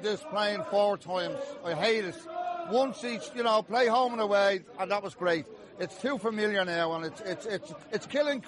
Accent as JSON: {"language": "English", "town": "Milltown", "region": "Leinster", "country": "Ireland", "said": "I'm from Milltown originally, St. Colin Bannett Road."}